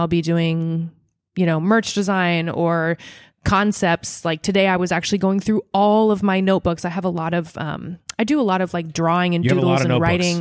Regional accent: Nebraska, United States; This used to really bother me because I'm from Nebraska and we don't do that.

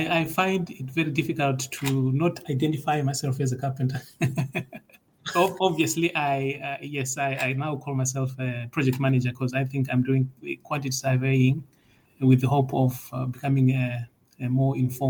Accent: Zimbabwe; I'm originally from Zimbabwe, and I'm studying a master's degree in quantity surveying.

